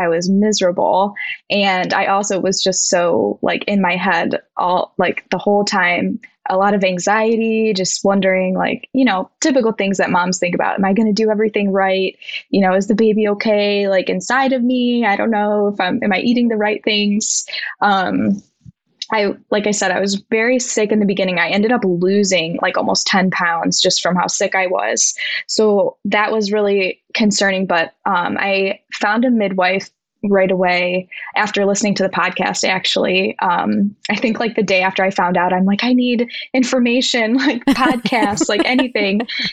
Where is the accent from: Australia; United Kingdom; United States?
United States; Cleveland, Ohio; We're from Cleveland, and my fiance owns a flooring company.